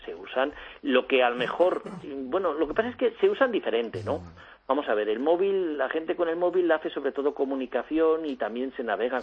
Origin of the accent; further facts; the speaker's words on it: Spain; los españoles tenemos que estar como orgullosos, ¿no? Porque barre el móvil, pero también somos el país de Europa con más smartphones.